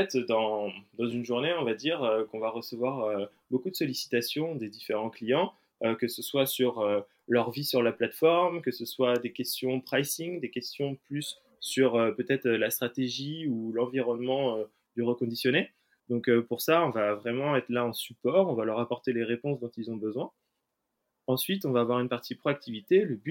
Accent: Nantes, Pays de la Loire, France; now in Paris, France; j'ai 27 ans et j'habite à Paris depuis maintenant un peu plus de 5 ans. De base, je suis nantais et je suis arrivé sur Paris avec mon premier poste.

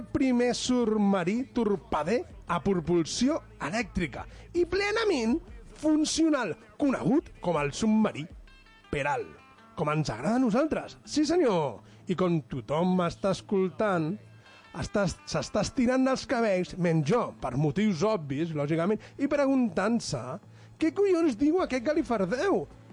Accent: Catalonia, Spain; nosaltres, com a catalans i espanyols, o com a espanyols, directament

